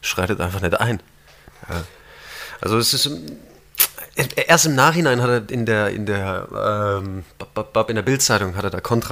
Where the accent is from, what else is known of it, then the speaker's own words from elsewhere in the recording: West Germany, Germany; Von mir, als Westdeutscher, als Deutscher von meinem hohen Thron da zu sitzen und sich seine Meinung von weit, weit weg darüber zu bilden, das ist einfach.